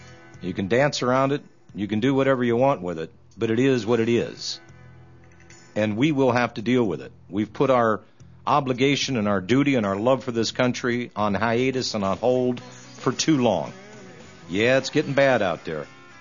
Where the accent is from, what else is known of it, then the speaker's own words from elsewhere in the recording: United States; I live here in the United States. I am an American. I was born here.